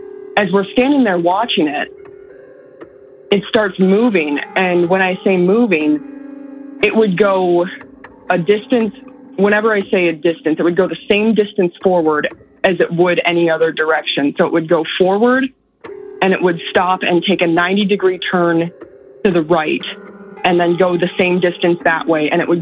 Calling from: San Antonio, Texas, United States; I'm calling from San Antonio, Texas.

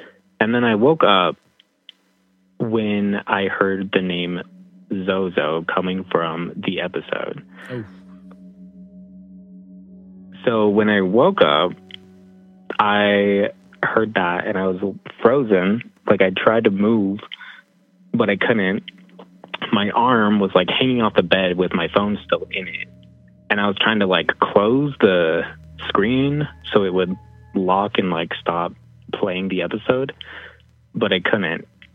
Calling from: Wyoming, United States; from Wyoming.

